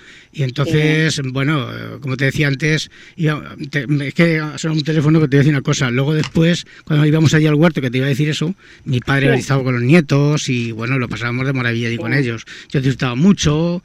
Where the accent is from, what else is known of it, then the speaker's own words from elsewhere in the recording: Lillo, Castilla-La Mancha, Spain; moved away as an adult; now in Barcelona, Spain; yo sabes que soy toledano, soy de un pueblo de Lillo, Toledo. Nací allí y, bueno, allí estuve hasta que tuve 24 años, que vine a Barcelona. Y, bueno, yo me crié con mis padres y estuve trabajando en Madrid.